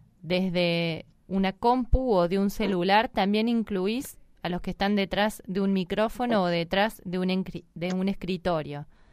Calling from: Merlo, San Luis, Argentina; de Merlo San Luis.

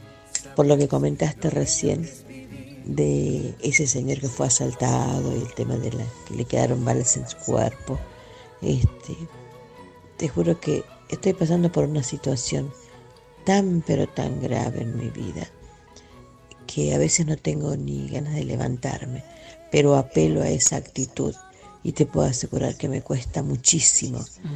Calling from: Córdoba, Argentina; de Córdoba.

